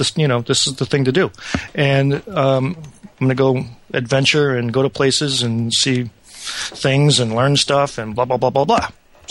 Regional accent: St. Louis, Missouri, United States; In St. Louis.

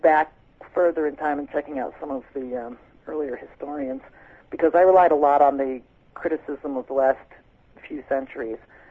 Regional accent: United States; I'm an American.

